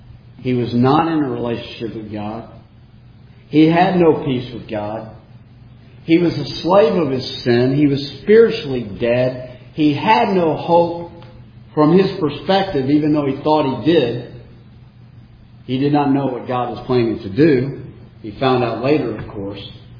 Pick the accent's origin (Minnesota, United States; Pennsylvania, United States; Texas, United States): Texas, United States; Houston; I'm not from here. I'm from Houston, Texas.